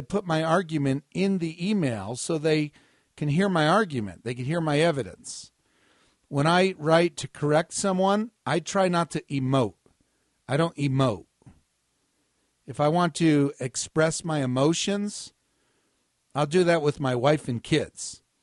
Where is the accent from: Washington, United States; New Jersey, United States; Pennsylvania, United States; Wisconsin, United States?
New Jersey, United States; Now, do you hunt chickens? I'm from New Jersey. How would I know?